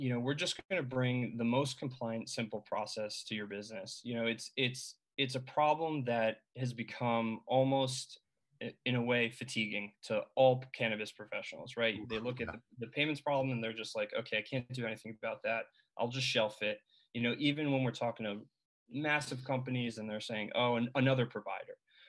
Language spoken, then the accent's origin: English; New York, United States; I'm originally from New York, actually.